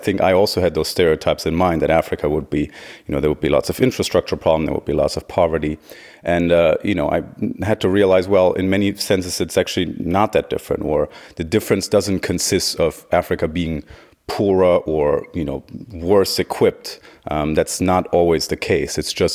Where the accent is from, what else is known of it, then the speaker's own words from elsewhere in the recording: Göttingen, Lower Saxony, Germany; moved away as an adult; From Germany originally, from the area of Göttingen. And so, you know, I left Germany quite early in my adult life because I felt this is boring.